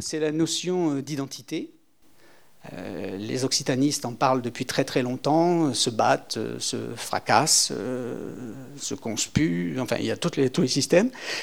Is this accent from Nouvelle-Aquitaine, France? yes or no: yes; Nouvelle-Aquitaine, France; born there; étant donné que je suis foncièrement occitan, je suis né dans le Nord Périgord, hein, le Périgord, qui est encore un département.